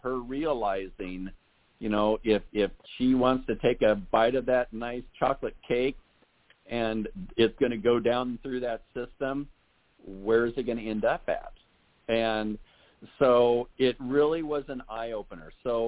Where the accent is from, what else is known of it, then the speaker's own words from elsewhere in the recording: Iowa, United States; One of my friends in high school, he was a state qualifier in wrestling. I was originally from Iowa.